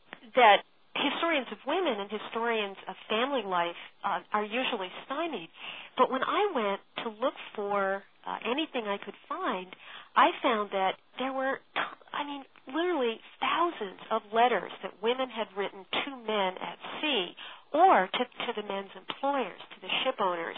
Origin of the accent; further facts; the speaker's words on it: New England, United States; And I'm from New England originally and had spent summers on the New England coast